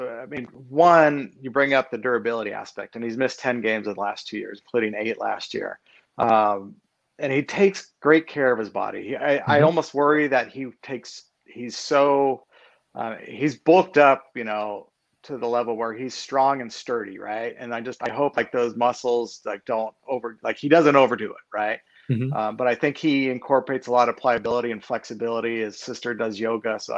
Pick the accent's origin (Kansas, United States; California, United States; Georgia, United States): California, United States; And I grew up in the Bay Area. And I obviously, like, Joe Montana was winning their first Super Bowl when I was, in my formative years. And so, like, growing up in the Bay Area here